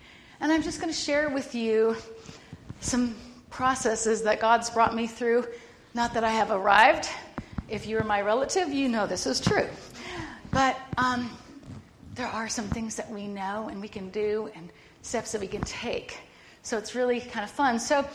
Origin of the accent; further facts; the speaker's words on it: Minnesota, United States; I was raised in Minnesota and on a farm and went to country school, walked in the cold Minnesota winters 3 miles uphill both ways